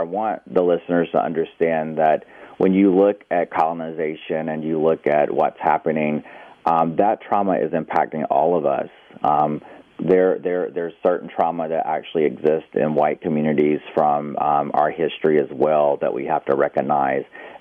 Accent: United States; that's where I find there's a major conflict for me personally, being Native American.

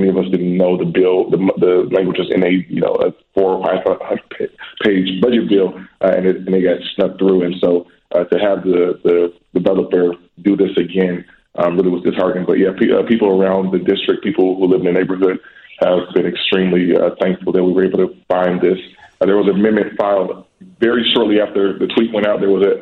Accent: Chicago, Illinois, United States; That is important to me as a Chicagoan, as a native Chicagoan, and I would hope that we can find ways to make that happen.

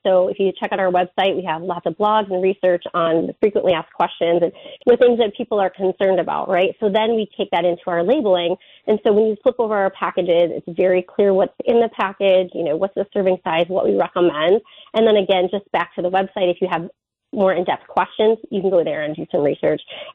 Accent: Iowa, United States; I am from Iowa originally, yeah.

